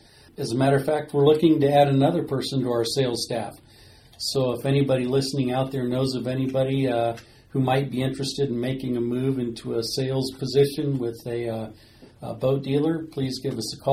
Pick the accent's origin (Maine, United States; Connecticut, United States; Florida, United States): Florida, United States; Cocoa Beach; Well, I was born and raised in Cocoa Beach, Florida.